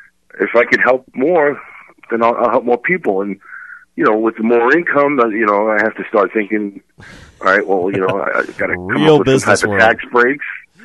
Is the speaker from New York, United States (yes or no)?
yes; New York, United States; you know, Jeff and I developed a really good relationship because we're both from New York